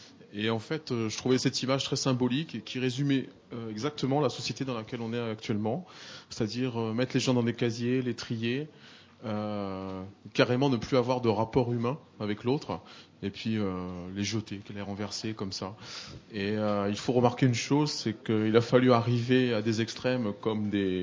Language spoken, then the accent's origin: French; Occitanie, France; Nous, on l'a vu, on vient de Lozère, avec la neige.